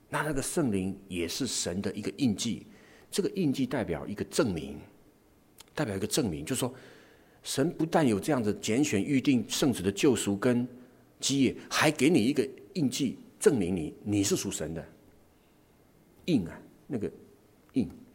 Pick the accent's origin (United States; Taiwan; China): China; 我们中国人